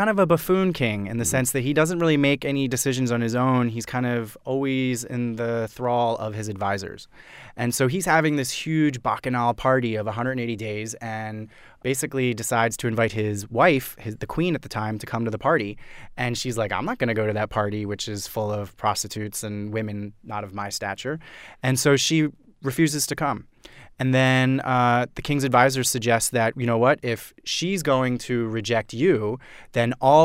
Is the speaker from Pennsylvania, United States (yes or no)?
yes; Philadelphia, Pennsylvania, United States; You know, I'm from Philly. I went to University of Michigan.